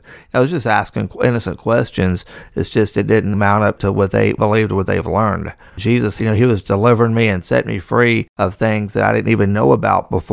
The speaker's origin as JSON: {"language": "English", "town": "Port Arthur", "region": "Texas", "country": "United States", "tie": "born there", "lives_now": "Lake Charles, United States", "said": "I was born in Port Arthur, Texas, and I've been here in Lake Charles for about 10 years now."}